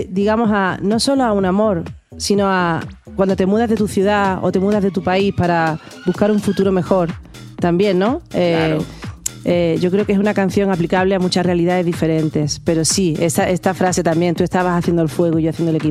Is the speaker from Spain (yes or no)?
yes; Málaga, Andalusia, Spain; now in Madrid, Spain; Soy de Málaga, del sur de España, pero vivo en Madrid.